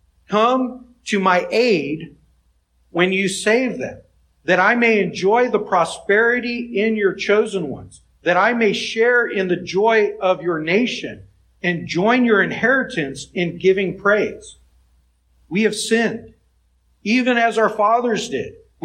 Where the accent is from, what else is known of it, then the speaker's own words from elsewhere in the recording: California, United States; I grew up west of the Rocky Mountains. I grew up in California, and I had desert-like climate.